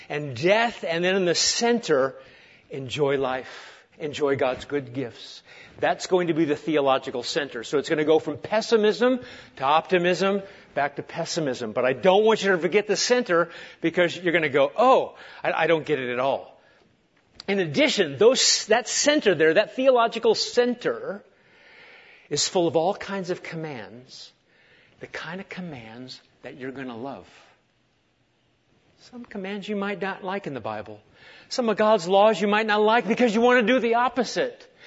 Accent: Nebraska, United States; what we could afford growing up in Nebraska was Wonder Bread.

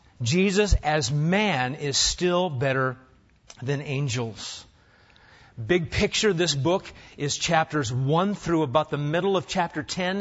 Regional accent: Nebraska, United States; I was a boy growing up in Nebraska, crew cut and all, I had a dilemma

